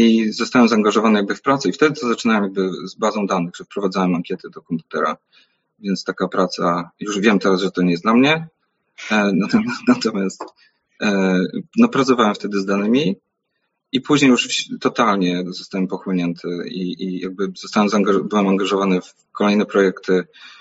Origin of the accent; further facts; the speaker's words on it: Wrocław, Lower Silesian Voivodeship, Poland; I jestem z Wrocławia